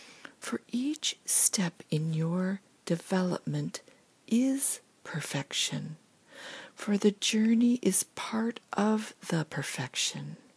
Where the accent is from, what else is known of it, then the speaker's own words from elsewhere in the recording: San Clemente, California, United States; these services are offered in my hometown of San Clemente, California